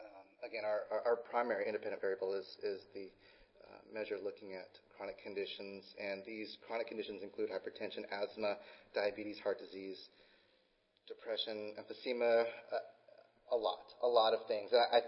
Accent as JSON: {"language": "English", "region": "Hawaii", "country": "United States", "said": "And I don't know where that y'all came from because I'm from Hawaii"}